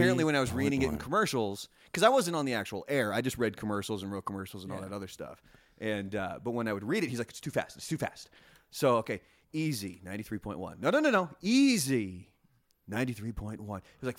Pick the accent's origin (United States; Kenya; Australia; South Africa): United States; Portland, Oregon; born and raised Portland, Oregon.